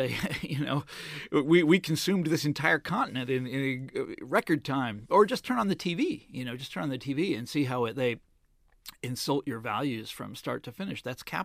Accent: Kansas City, United States; I'm originally from Kansas City.

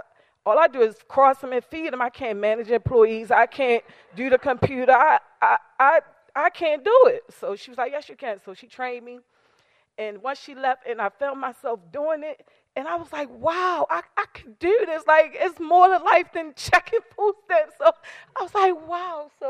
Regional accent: Maryland, United States; I grew up in Lexington Terrace Projects

